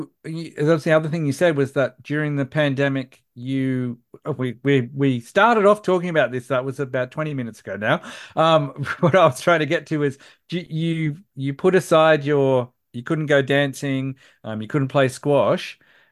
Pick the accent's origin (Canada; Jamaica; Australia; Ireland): Australia; It actually makes it sound like we're saying, what did you do to die? Because we're so Australian.